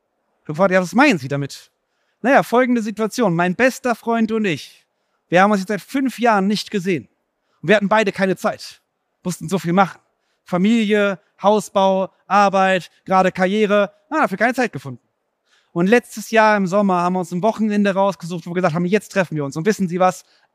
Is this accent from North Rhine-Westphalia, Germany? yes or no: yes; Cologne, North Rhine-Westphalia, Germany; Ich komme aus Köln